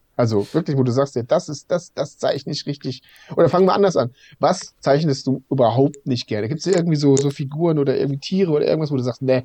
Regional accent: Bad Oeynhausen, North Rhine-Westphalia, Germany; ja, wo kommst du her? Ja, aus Bad Oeynhausen.

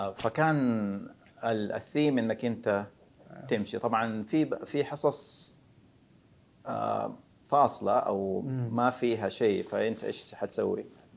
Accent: Jeddah, Makkah Province, Saudi Arabia; المرحلة أو المحور الأول هو أني انتقلت طبعا من جدة إلى الظهران

